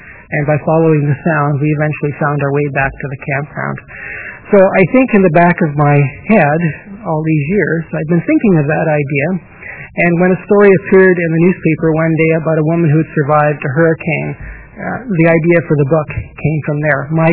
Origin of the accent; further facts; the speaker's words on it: Winnipeg, Manitoba, Canada; I'm also from Winnipeg, and really hadn't been to Toronto until the week of Silver Birch.